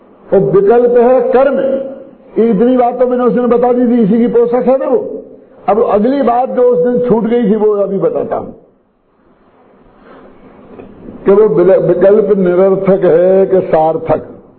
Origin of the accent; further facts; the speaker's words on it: Lalitpur, Uttar Pradesh, India; आप उन्हें मानने हमारे गांव में, हमारे देश में, ललितपुर में, हम उदयपुर में थे